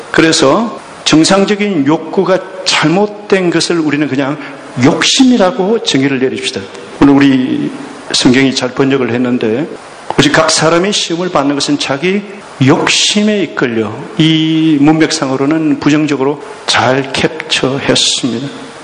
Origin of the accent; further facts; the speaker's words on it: South Korea; 한국에서 왔다고 그러니까 잘 산 나라